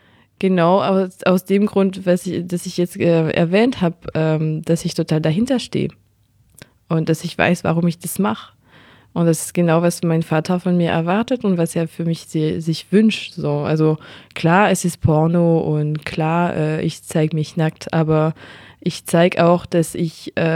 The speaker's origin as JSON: {"language": "German", "country": "France", "accent": "French", "said": "Das und meinen französischen Akzent, ich glaube, ich habe ja langsam eine gute Liste."}